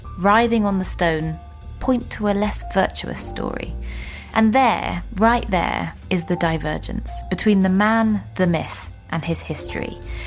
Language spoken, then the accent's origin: English; London, United Kingdom; Now, I'm from London, not Bristol